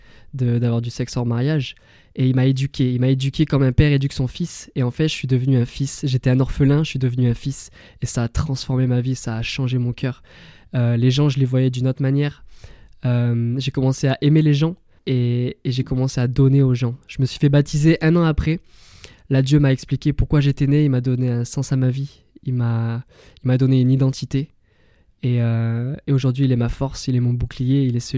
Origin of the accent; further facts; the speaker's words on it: Saint-Paul-Trois-Châteaux, Auvergne-Rhône-Alpes, France; j'ai 24 ans, je viens de Saint-Paul-Trois-Châteaux et aujourd'hui je vais vous partager mon témoignage de vie